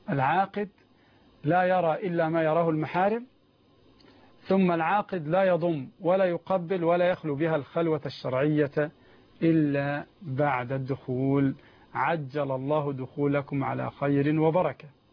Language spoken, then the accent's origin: Arabic; Egypt; يعني مثلا عندنا في مصر لو اشتريت من الصالة